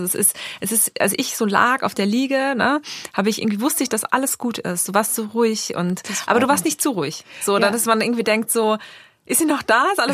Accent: Austria; Aber das geht mir manchmal selbst als Österreicherin irgendwie so

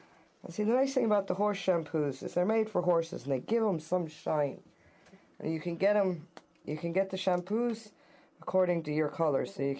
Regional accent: Washington, United States; also born or lived in Pennsylvania; Well, I'm American by birth. I was born in Pennsylvania and grew up in Washington State. And the father's job kind of took us all around the States quite a bit.

